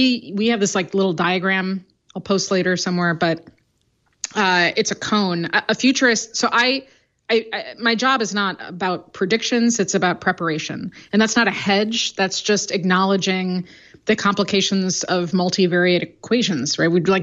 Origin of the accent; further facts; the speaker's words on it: Midwest, United States; I grew up in the Midwest, so like part of learning how to drive is you have to prove you can drive on ice.